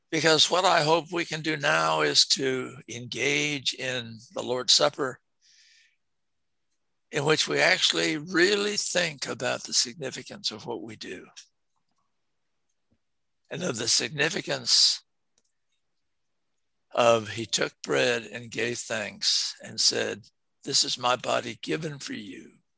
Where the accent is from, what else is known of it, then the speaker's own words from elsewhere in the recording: United States; And even though I am an American and served in the military and I treasure America and value this country